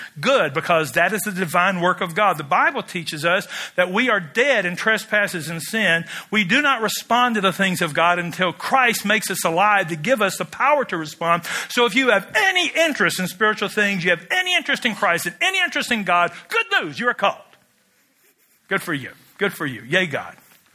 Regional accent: Kentucky, United States; Pull up to a guy, and I'm from Kentucky, where smoking is a spiritual gift.

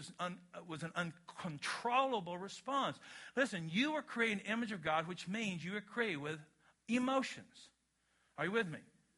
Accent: Kentucky, United States; Okay, I'm from Kentucky. We're smoking as a spiritual gift.

